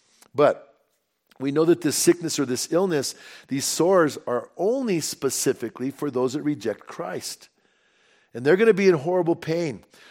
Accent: Bernalillo, New Mexico, United States; And I grew up in Bernalillo, and above where we lived, there was a big hip, we used to call it, was a hippie colony, right?

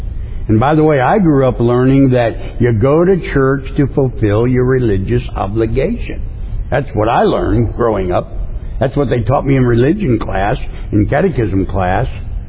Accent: St. Louis, Missouri, United States; I grew up in St. Louis, Missouri. And for vacation, we didn't have a lot of money. My dad was a mail carrier.

